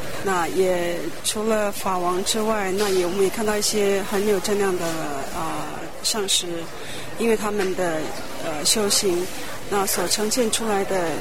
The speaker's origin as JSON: {"language": "Chinese", "country": "Taiwan", "said": "我从台湾来的。"}